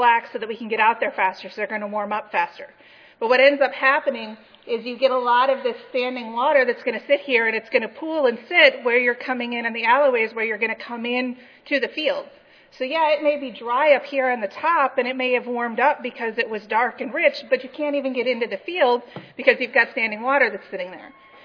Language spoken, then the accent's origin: English; Minnesota, United States; I'm originally from Minnesota, so my family's farm is not too far away from this area in Morris, Minnesota.